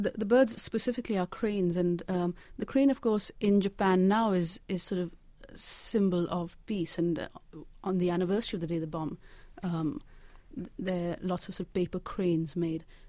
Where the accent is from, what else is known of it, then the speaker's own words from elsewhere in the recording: Pakistan; as a Pakistani growing up in Pakistan in the 80s